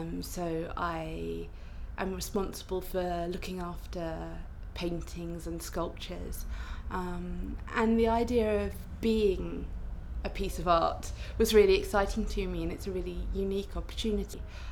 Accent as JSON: {"language": "English", "town": "Southend-on-Sea", "region": "East of England", "country": "United Kingdom", "lives_now": "Bristol, United Kingdom", "said": "I'm 27, and I live in Bristol, but I come from Southend-on-Sea."}